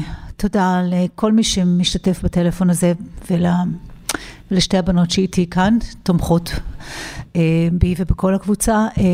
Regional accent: Southern District, Israel; בעיקרון אני גדלתי בישראל, בדרום ישראל, עם אימא ואחות, בלי אבא.

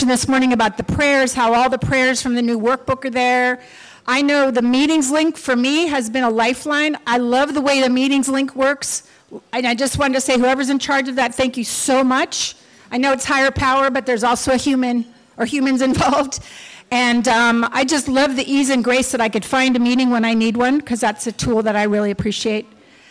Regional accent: North Hollywood, California, United States; I grew up in North Hollywood in the 1960s and 70s. We were a solidly middle-class family.

